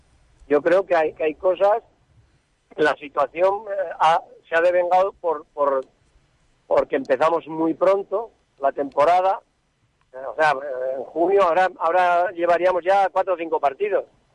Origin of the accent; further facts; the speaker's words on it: Navarre, Spain; tú sabes que soy navarro y los navarros...